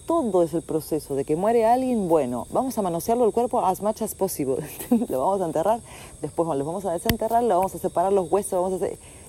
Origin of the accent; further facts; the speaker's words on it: Argentina; born there; now in ?; Es lo mismo que yo hablaba de antes, de que si yo nací en Argentina